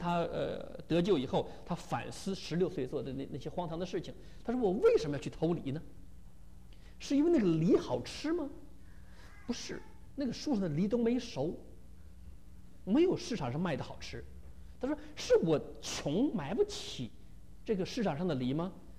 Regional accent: China; 我小的时候，我跟着我的母亲下放到农村，所以我从小是农村长大的。

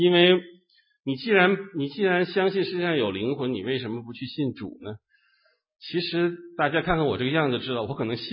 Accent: China; 跟我们从大陆来的这些弟兄姐妹都很相似

